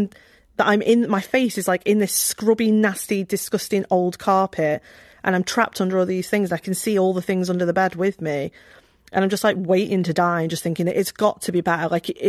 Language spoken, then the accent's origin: English; Stoke, West Midlands, United Kingdom; in our particular council estate where I grew up in Stoke, there is no resource. There is nothing good going on. You know, it was a dangerous place to be.